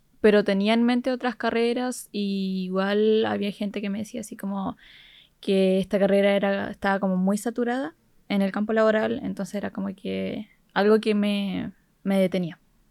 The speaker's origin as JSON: {"language": "Spanish", "town": "Osorno", "region": "Los Lagos", "country": "Chile", "tie": "born or raised there", "said": "Bueno, yo soy de Osorno. Nací en Osorno, pero igual he vivido en diferentes lugares, de Copiapó a Coyhaique, pero he vivido casi toda mi vida acá en Osorno."}